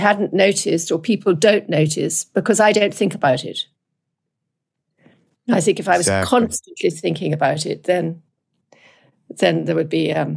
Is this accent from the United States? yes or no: no; United Kingdom